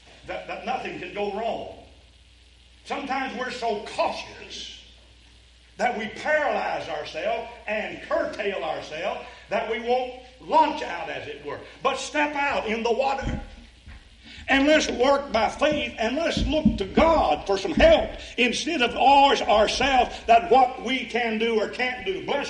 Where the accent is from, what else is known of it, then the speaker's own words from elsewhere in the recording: Kentucky, United States; I can recall as a boy growing up in Eastern Kentucky, people would come.